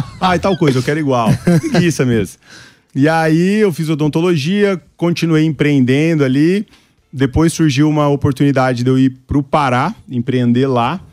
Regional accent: Mato Grosso, Brazil; also born or lived in Pará; Sou mato-grossense de criação e coração.

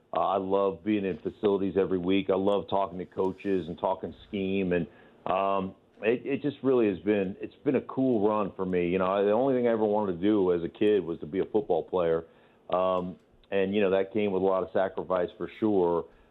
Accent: Alaska, United States; Simply because, you know, growing up in Alaska, you played six games.

